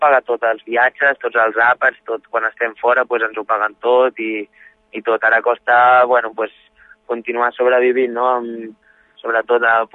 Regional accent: Catalonia, Spain; jo que soc de Cerdanya

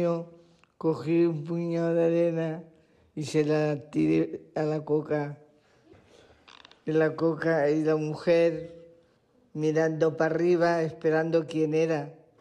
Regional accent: Barcelona, Catalonia, Spain; born there

